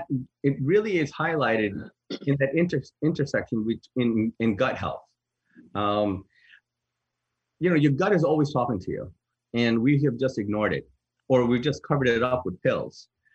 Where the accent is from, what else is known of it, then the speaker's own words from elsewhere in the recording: New York, United States; So I'm born and raised in New York, as I mentioned before. I grew up in the 1980s.